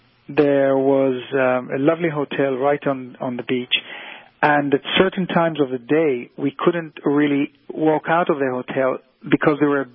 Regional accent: Cyprus; But I remember in my childhood days when I grew up in Cyprus, which is between Israel, you know, and, say, Turkey.

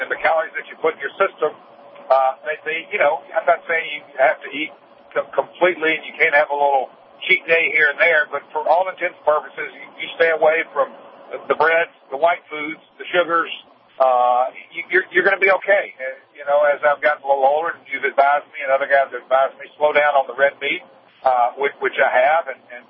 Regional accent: the South, United States; we were raised in the South on sweet tea

